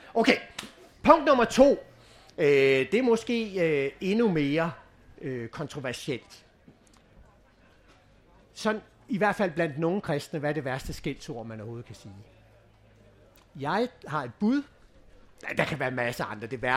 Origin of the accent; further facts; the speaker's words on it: Frederikssund, Capital Region of Denmark, Denmark; min egen lokalavis i Frederikssund, hvor jeg kommer fra.